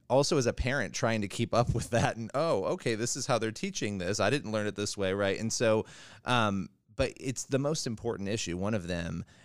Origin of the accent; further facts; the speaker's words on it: Rochester, New York, United States; I grew up in Rochester, New York